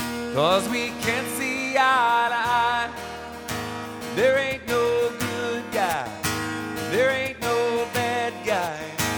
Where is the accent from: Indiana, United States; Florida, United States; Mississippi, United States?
Florida, United States; Quincy; Several years ago, I was a teenager growing up in Quincy, Florida.